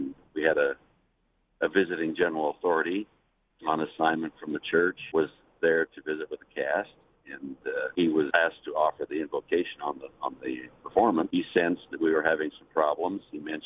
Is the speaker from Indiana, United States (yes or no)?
no; Manti, Utah, United States; I say, I'm from Manti. Oh, the temple's there and the pageant is there.